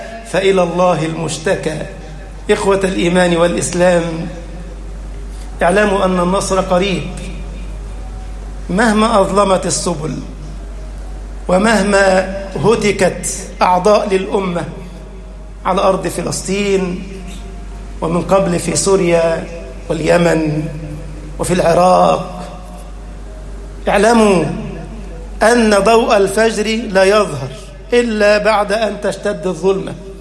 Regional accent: Egypt; اللهم اجعل بلدنا مصر أمنا أمانا، سخاء رخاء.

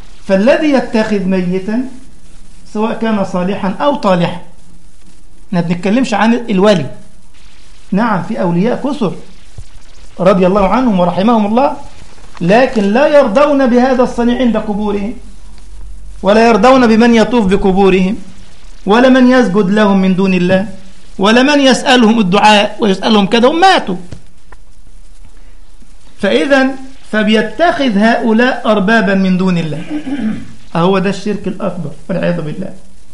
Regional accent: Egypt; منهم واحد عندنا في مصر اسمه البدوي

